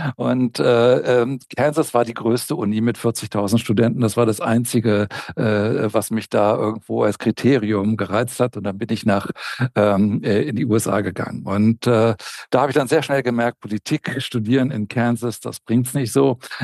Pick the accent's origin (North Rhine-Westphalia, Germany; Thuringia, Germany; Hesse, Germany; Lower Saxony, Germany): Lower Saxony, Germany; Hildesheim; Ja, also ich bin aufgewachsen in Niedersachsen, in der niedersächsischen Provinz in Hildesheim